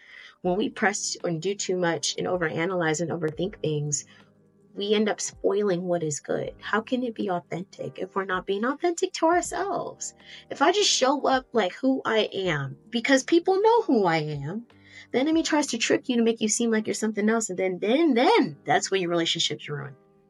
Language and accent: English; Tennessee, United States; I don't know if this is like what my voice is supposed to sound like, or this is the residue of me growing up in Tennessee.